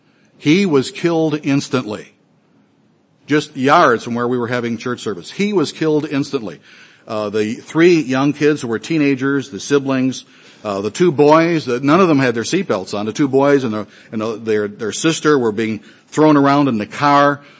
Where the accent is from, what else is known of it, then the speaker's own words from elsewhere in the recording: Detroit, Michigan, United States; I'm a Michigan boy. I grew up in the Detroit area.